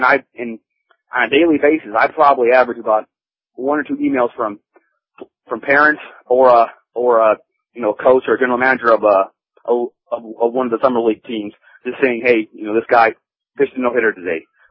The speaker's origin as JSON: {"language": "English", "region": "Michigan", "country": "United States", "said": "And originally I'm from Michigan, so I also will kind of look for either Wolverines or players that play in the Big Ten as well."}